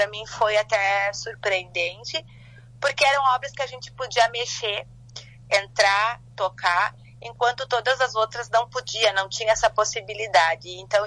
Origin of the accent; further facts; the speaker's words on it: Brazil; A gente é brasileiro morando, quando a gente mora fora, a gente percebe o quanto a gente é, assim, próximo, né?